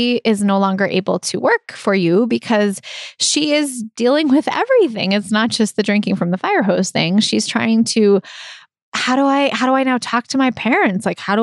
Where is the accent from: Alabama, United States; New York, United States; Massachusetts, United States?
Massachusetts, United States; Brookline; And I grew up in Brookline and I love it. It's my hometown.